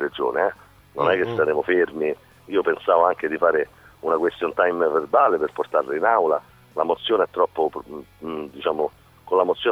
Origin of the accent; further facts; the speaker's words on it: Civitavecchia, Lazio, Italy; Io sono di Civitavecchia, ma il lago di Bracciano per noi, diciamo, se vuoi passare un pomeriggio, una domenica, immerso in una cosa bella nostra